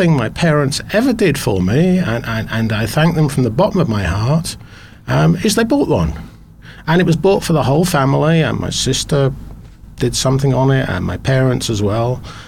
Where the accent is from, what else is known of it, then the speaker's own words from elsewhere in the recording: Eastleigh, South East England, United Kingdom; born there; I was born in Eastleigh, near Southampton in the UK.